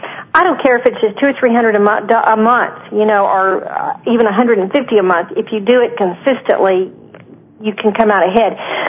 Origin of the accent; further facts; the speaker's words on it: Texas, United States; The bluebonnets in Texas, and I'm from Central Texas, the bluebonnets in Texas usually bloom around Easter